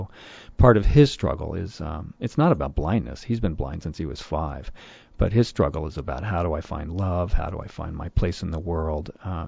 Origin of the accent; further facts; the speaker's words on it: Florida, United States; also born or lived in New Mexico; now in California, United States; I grew up in Florida. I'm from the Deep South. I live now in California. I lived in New Mexico.